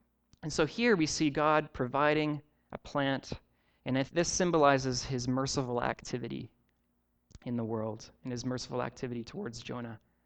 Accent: Ontario, Canada; born there; I was born in Ontario

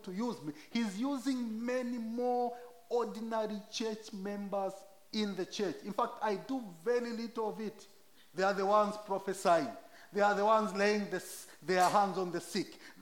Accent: Zambia; English is a second language; Zambia has 73 different languages, English being the local language, but I was able to speak in my mother tongue and preach the gospel there.

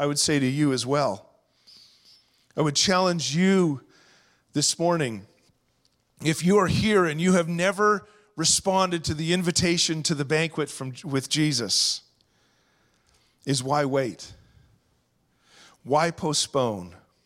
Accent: St. Albert, Alberta, Canada; When I was a kid, I grew up in St. Albert, Alberta, and grew up on a street called Gordon Crescent.

